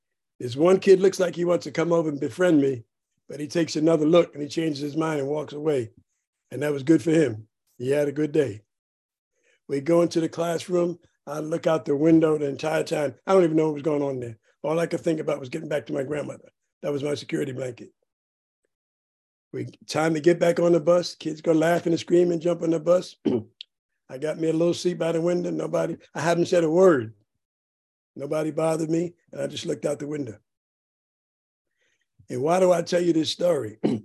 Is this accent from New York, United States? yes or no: yes; New York, United States; I'm born and raised in Spanish Harlem in New York. And I come from a very, very poor Puerto Rican family.